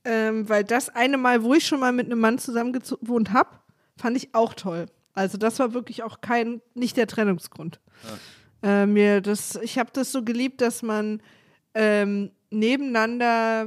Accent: Berlin, Germany; als Berlinerin

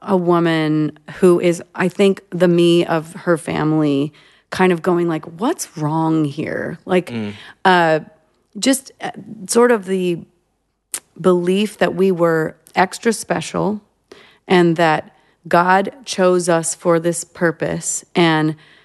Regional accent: Albion, New York, United States; born there; also born or lived in Florida / Alabama / Kansas / Virginia; But I was born in Albion, New York, which is outside of Buffalo. A month later, I moved to Florida. A short time later, I moved to Alabama. Then I moved to Kansas.

